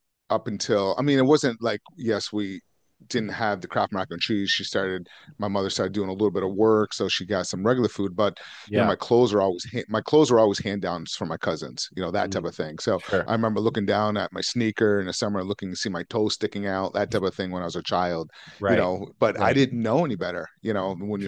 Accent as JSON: {"language": "English", "region": "Vermont", "country": "United States", "tie": "born or raised there", "said": "I grew up in Vermont, so it was really cold."}